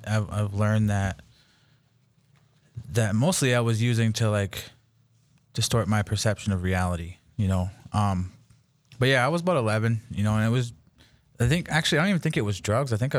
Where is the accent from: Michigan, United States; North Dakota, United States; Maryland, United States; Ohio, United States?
North Dakota, United States; Mandaree; Yeah, I grew up in Mandaree, North Dakota, north of Dickinson. I was born in Watford City at the hospital there. I grew up in Mandaree.